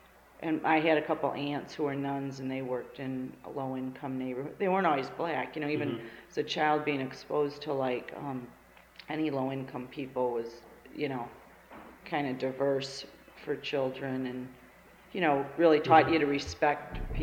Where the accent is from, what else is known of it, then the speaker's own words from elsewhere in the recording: St. Louis, Missouri, United States; I grew up in St. Louis, Missouri, early 50s, 60s, and I think that our parents, my parents definitely influenced my worldview.